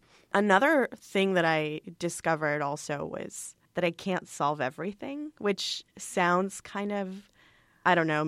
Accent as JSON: {"language": "English", "town": "Mumbai", "region": "Maharashtra", "country": "India", "tie": "born or raised there", "said": "even while growing up in Bombay"}